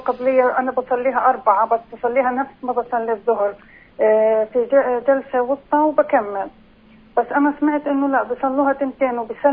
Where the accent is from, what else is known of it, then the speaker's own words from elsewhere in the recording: Jerusalem, Palestine; وكنت بشتغل بالشمال، أنا حاليا من القدس وبشتغل بالشمال وقتها